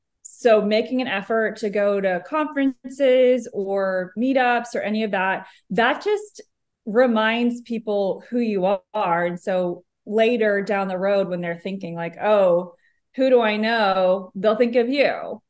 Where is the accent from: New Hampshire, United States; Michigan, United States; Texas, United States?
Texas, United States; Austin; also born or lived in Los Angeles; So I grew up in Austin, but no one I know from the past is really still around.